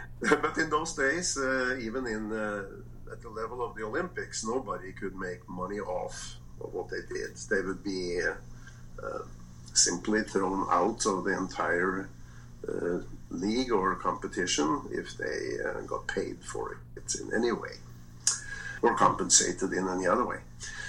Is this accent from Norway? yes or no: yes; Norway; accent: Norwegian; English is a second language; I'm from Norway, and you can probably hear that. At least the accent is something I'm not trying to change. It's like a trademark.